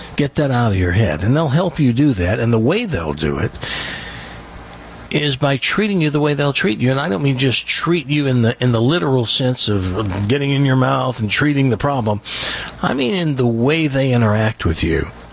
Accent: Tennessee, United States; born there; because I was born in Tennessee. I was born on a mountaintop in Tennessee.

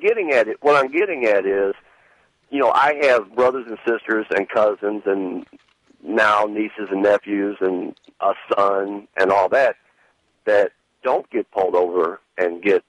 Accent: St. Louis, Missouri, United States; Okay, I'm from South St. Louis

